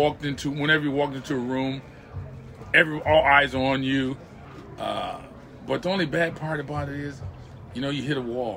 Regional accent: California, United States; I'm from California. And look at this here weather. I'm not used to that cold weather.

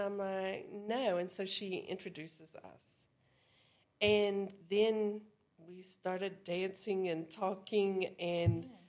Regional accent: North Carolina, United States; I was born in America. I was born in North Carolina, the mountains of North Carolina. I grew up on a farm in the States.

